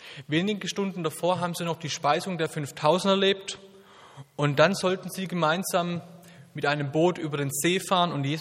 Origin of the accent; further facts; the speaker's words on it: Southern Germany, Germany; 32 Jahre alt. Ich bin verheiratet mit Miriam. Wir haben zwei kleine Kids und ich komme aus Süddeutschland, hört vielleicht noch ein bisschen.